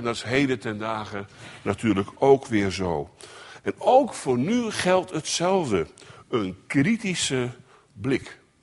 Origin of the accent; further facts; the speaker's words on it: Katwijk, South Holland, Netherlands; Ik kom uit Katwijk.